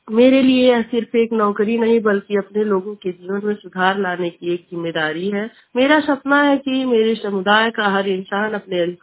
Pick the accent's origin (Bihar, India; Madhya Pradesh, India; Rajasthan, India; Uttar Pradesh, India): Uttar Pradesh, India; Deora Jungle; मेरा जिला सिद्धार्थ नगर है, ब्लॉक नौगढ़ है और मैं देवरा जंगल गांव की रहने वाली हूँ।